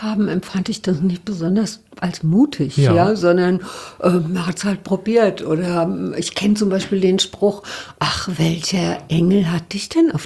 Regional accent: Mainz, Rhineland-Palatinate, Germany; meine Freundin ist aus Wiesbaden und ich bin aus Mainz

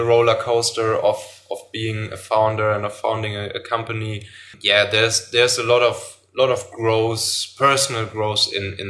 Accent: North Rhine-Westphalia, Germany; I'm originally from the Rhineland, so from near Cologne.

